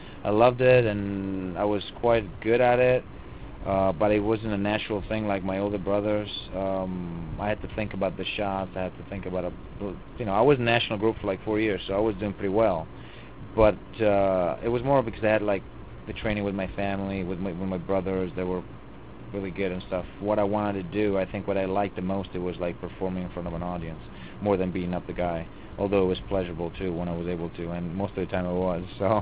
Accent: Italy; English is a second language; not a stereotypical Italian guy that, you know, imagine. It helped me to be noticed a little more, and my accent helped me a lot.

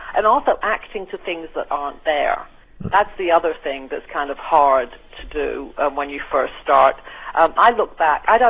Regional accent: United Kingdom; I mean, I'm British, as you said, and I had been in America for about 3-4 months.

